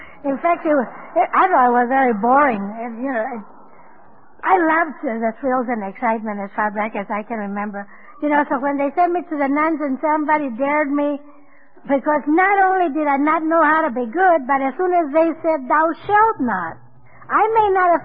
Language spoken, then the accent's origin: English; Blythe, California, United States; I'm from Blythe, California. You all know where Blythe, California is, huh?